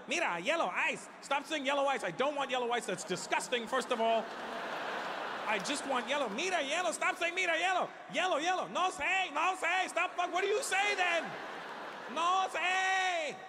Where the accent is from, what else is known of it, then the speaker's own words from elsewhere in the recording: Brampton, Ontario, Canada; I grew up just outside of Toronto, a small town called Brampton, and B-Town represent. And I grew up in these townhouses